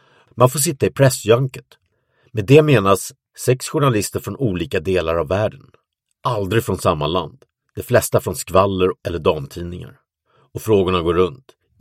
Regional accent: Sweden; När jag berättade att jag var från Sverige var första frågan om jag kände någon Cyril Hellman.

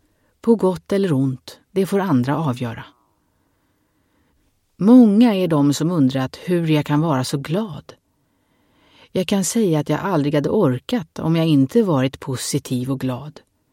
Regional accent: Stockholm, Stockholm County, Sweden; born there; 1970 föddes jag i Stockholm. Mot alla odds skulle det visa sig.

